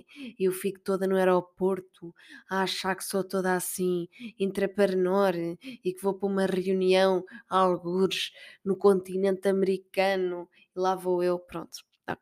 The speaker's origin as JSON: {"language": "Portuguese", "country": "Portugal", "said": "a gente vem de Portugal"}